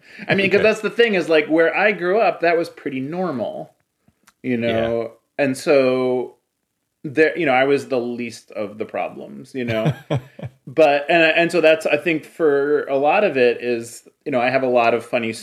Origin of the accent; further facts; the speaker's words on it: Cleveland, Ohio, United States; You know, I grew up in Cleveland, in the post-steel, through the recession of the 80s.